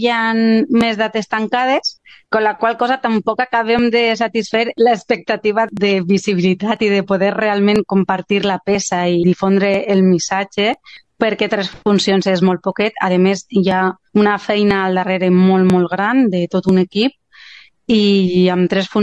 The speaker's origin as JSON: {"language": "Catalan", "town": "Valencia", "region": "Valencian Community", "country": "Spain", "said": "jo sóc del Cabanyal, la meva família tota per part de pare i de mare és del Cabanyal, els meus iaios, els quatre, eren del Cabanyal"}